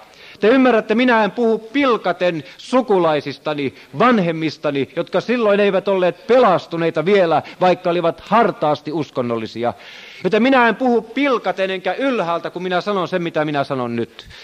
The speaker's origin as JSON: {"language": "Finnish", "region": "Ostrobothnia", "country": "Finland", "tie": "born or raised there", "lives_now": "Turku, Finland", "said": "Minä olen syntyisin pohjalainen, vaikka olen asunut melkein 20 vuotta Turussa, ja kasvanut lapsuuteni ja nuoruuteni hartaassa uskonnollisessa körttiläisessä miljöössä."}